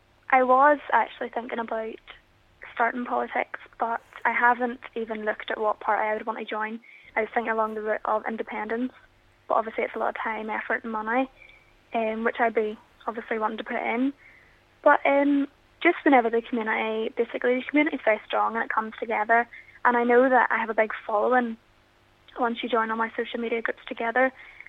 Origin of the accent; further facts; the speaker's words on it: Ballycastle, Northern Ireland, United Kingdom; Well, it's where I've lived. I've been born and bred in Ballycastle.